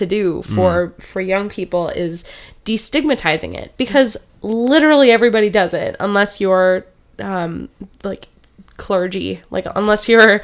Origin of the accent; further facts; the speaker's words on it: Midwest, United States; I growing up in the Midwest, in, you know, a more, you know, religious, you know, minded community